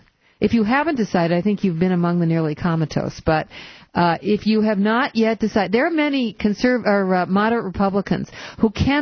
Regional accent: Michigan, United States; Debbie Stabenow, from senator from my home state of Michigan.

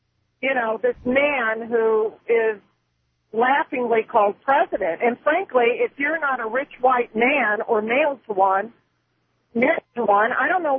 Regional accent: United States; as an American, whether I'm a Democrat, whether I'm an independent, whether I'm a Republican, whether I'm a Federalist

